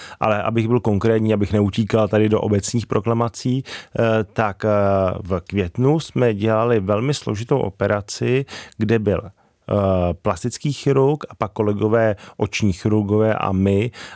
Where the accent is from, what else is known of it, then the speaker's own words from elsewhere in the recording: Hradec Králové, Hradec Králové Region, Czechia; já jsem vyrůstal v Hradci Králové